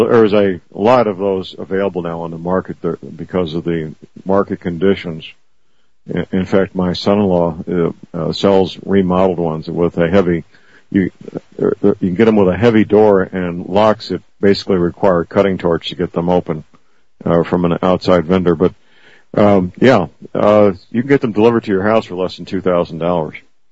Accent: Missouri, United States; let's go to Jim in my home state, Missouri.

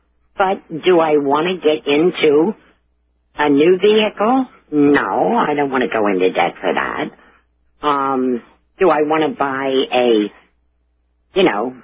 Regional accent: Pennsylvania, United States; New radiator, that's, if I'm saying that correctly, I'm from Pennsylvania.

